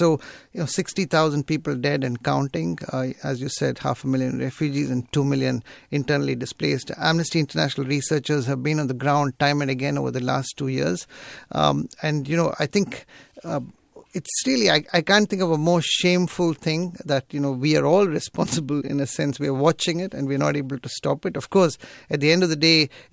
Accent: India; Yeah, I was born in India. I'm an Indian citizen. And I grew up rather during sort of tumultuous times in the country

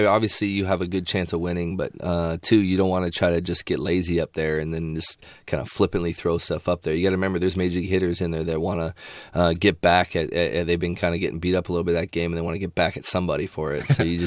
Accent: Spokane, Washington, United States; I mean, but then I grew up in Spokane, Washington, when we didn't live on the military base. That's a very conservative area.

